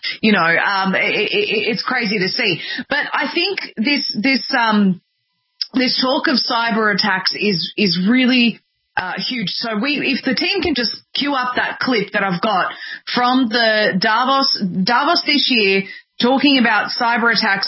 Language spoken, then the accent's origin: English; Australia; even though I'm an Aussie, I am passionate about news coming out of the United States